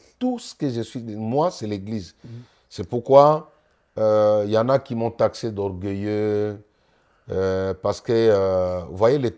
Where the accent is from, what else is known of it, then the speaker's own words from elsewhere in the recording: Kolwezi, Lualaba, DR Congo; Chez nous, à Kolwezi, au Chabon, on appelle ça binkalaboué.